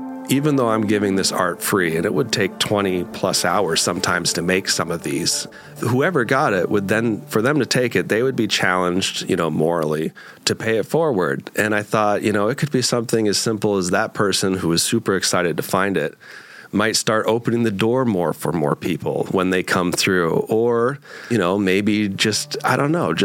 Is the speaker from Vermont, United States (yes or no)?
yes; Middlesex, Vermont, United States; Well, I was raised here in Vermont in Middlesex. Started going to UVM, lived in Burlington for a little bit